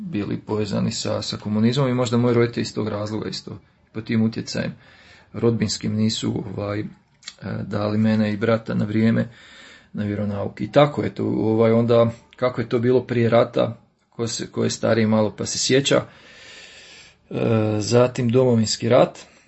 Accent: Slavonia, Croatia; born there; jer sam od rođenja nekako dinamičan, živ, obzirom da sam rođen u Slavoniji.

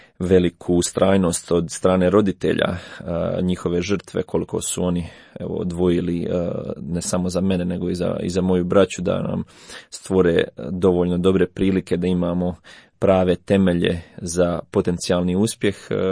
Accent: Međugorje, Federation of Bosnia and Herzegovina, Bosnia & Herzegovina; Da, dolazim iz Međugorja, iz maloga mjesta, kao što svi znate, koje nije bilo poznato po sportu do posljednjih, ne znam, 15-ak godina, previše.

